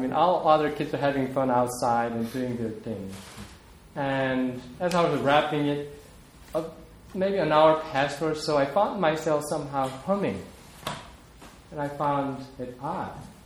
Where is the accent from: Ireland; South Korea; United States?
South Korea; English is a second language; So, in my case, I grew up in South Korea, and sadly, I never received any Christmas gift until I was probably 14.